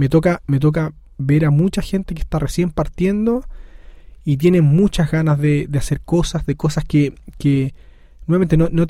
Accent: Chile; born there; yo, al nacer en Chile, no soy nativo digital

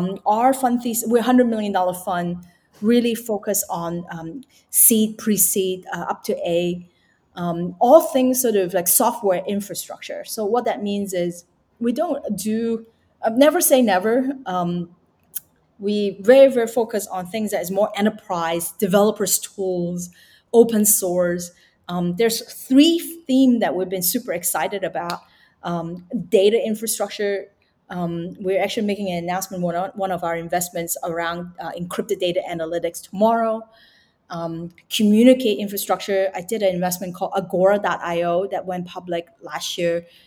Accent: Wan Chai, Hong Kong; I grew up in Wan Chai, for God's sake.

